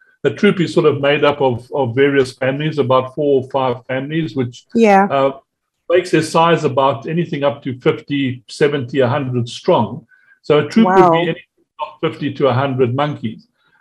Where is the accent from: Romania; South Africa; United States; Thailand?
South Africa; Well, look, we still have got quite a lot of wildlife around in South Africa.